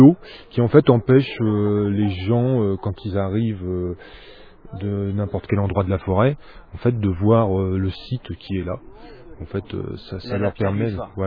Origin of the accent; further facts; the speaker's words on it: Château-Thierry, Hauts-de-France, France; De Château-Thierry.